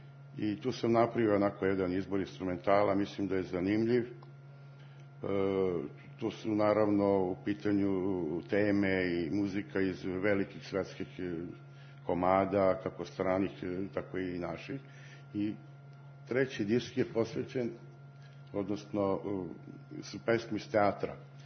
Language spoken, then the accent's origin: Serbian; Kruševac, Rasina District, Serbia; born there; Rođen sam u Kruševcu, u gradu, jel, u jednoj prestonici od oca, a to je blagoslov, zaista smatram, a već 40 godina živim u drugoj prestonici od sina, odnosno despota Stefana.